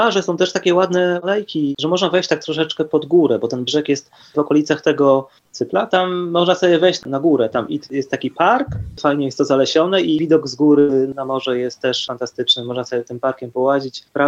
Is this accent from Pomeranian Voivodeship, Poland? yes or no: yes; Gdynia, Pomeranian Voivodeship, Poland; My z Gdyni często też sobie na przykład idziemy plażą